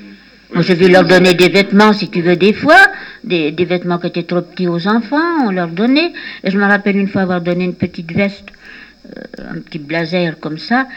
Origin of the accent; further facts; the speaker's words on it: Centre-Val de Loire, France; Nous, on est encore de la Touraine, c'est donc le premier fief de France.